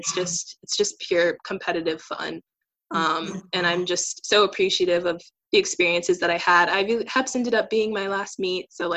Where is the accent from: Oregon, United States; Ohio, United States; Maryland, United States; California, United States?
California, United States; San Diego; Yeah, I'm from San Diego, California. I went to Rancho Bernardo High School.